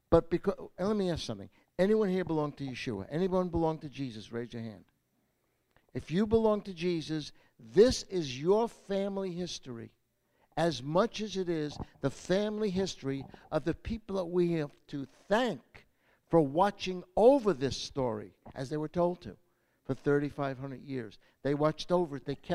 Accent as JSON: {"language": "English", "town": "Brooklyn", "region": "New York", "country": "United States", "tie": "born or raised there", "said": "So you can imagine how much this Jewish kid growing up in Brooklyn loved this Seder meal, okay?"}